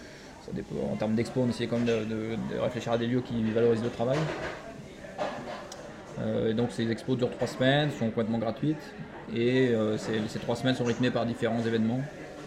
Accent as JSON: {"language": "French", "region": "Brittany", "country": "France", "said": "un taiseux comme on dit chez nous en Bretagne, quelqu'un qui parle pas beaucoup"}